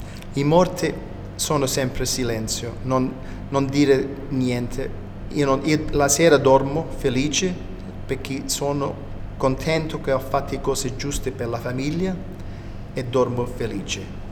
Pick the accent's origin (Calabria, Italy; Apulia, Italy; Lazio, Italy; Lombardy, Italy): Calabria, Italy; soprattutto sono calabrese, perché sono vissuto in una famiglia che parlava calabrese, che cucinava calabrese e che cantava calabrese